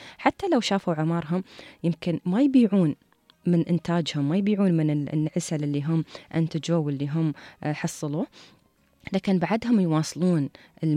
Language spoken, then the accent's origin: Arabic; Dubai, United Arab Emirates; منطقة حتى عندنا في دبي في السياحة البيئية